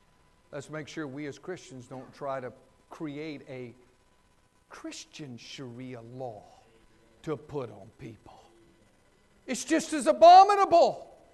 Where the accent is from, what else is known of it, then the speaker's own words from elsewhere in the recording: the South, United States; Hell, I grew up in the South.